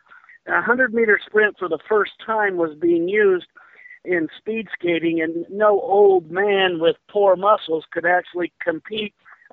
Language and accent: English; Utah, United States; also born or lived in Seattle, Washington; Well, I was born in Seattle, Washington. I moved to Utah. My dad was an engineer and the base commander at Hill Air Force Base.